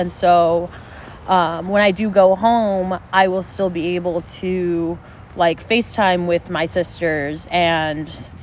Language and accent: English; El Paso, Texas, United States; because I'm from El Paso, and so I have a really, really strong connection with my family and my friends from high school